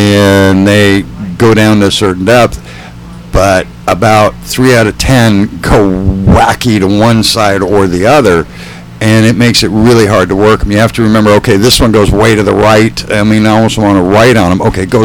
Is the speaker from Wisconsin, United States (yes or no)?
yes; Wisconsin, United States; You know, but I did finish high school in Wisconsin. And I grew up seeing Rapala.